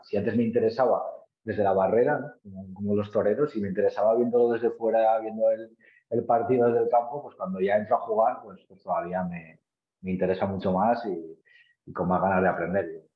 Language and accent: Spanish; Zaragoza, Aragon, Spain; Bueno, pues soy zaragozano, año de nacimiento.